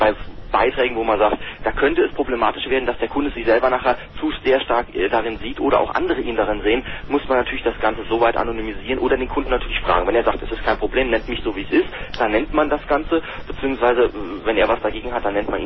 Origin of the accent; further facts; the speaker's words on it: St. Wendel, Saarland, Germany; Ich bin aus dem Saarland, genau gesagt aus St. Wendel.